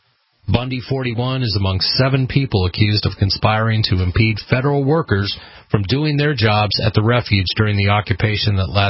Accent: Oregon, United States; I can, because I'm from Eastern Oregon. You know, I grew up with farmers in my area complaining about Bureau of Land Management.

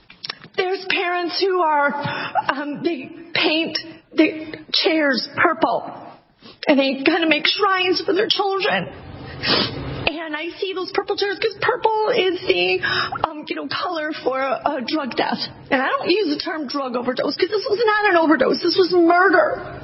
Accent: Rochester Hills, Michigan, United States; I'm from Rochester Hills, Michigan. We were, you know, in Money Magazine, right, ranked in top 10 cities live in America a few years ago. Our school is top 5 in Michigan.

